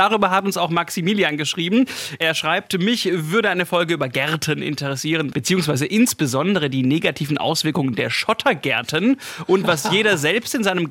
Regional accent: Stuttgart, Baden-Württemberg, Germany; Das ist ein ganz wichtiger Punkt für mich als Stuttgarter.

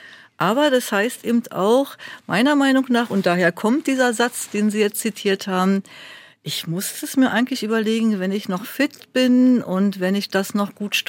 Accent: Berlin, Germany; ich bin Berlinerin und ich möchte gerne dann auch in Berlin leben

